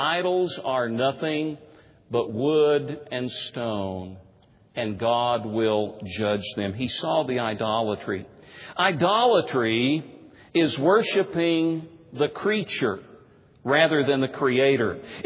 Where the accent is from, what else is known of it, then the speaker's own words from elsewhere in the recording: Tennessee, United States; When I grew up in Tennessee, my dad, I was from an unchurched home.